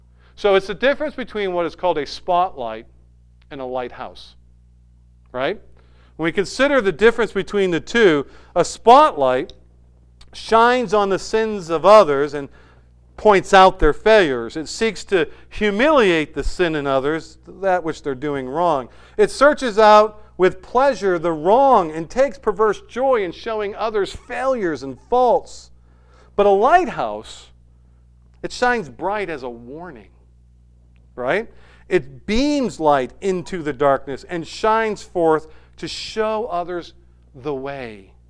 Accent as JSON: {"language": "English", "town": "Manchester", "region": "North West England", "country": "United Kingdom", "tie": "born or raised there", "said": "I remember as a young boy growing up in Manchester"}